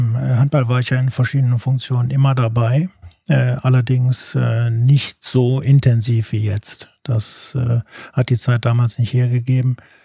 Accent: Solingen, North Rhine-Westphalia, Germany; dass das Bergische Land insgesamt und Solingen natürlich als meine Heimatstadt zuvorderst auf der großen Profisportlandkarte kein weißer Fleck sind.

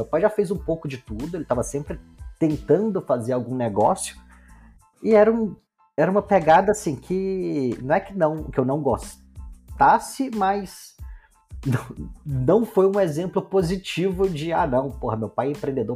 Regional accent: Minas Gerais, Brazil; Eu sou do interior de Minas, na região do Vale do Aço ali, então tem duas siderúrgicas grandes na cidade

